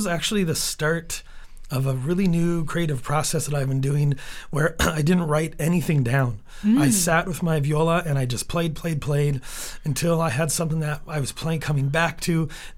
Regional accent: North Dakota, United States; Jason and I, we grew up in North Dakota, but our mom is actually full-blooded Mexican

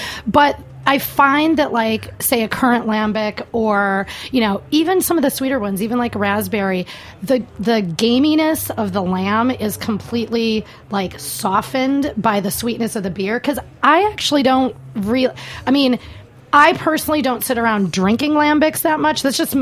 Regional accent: Wisconsin, United States; But, you know, I'm from Wisconsin, so I cook brats in beer.

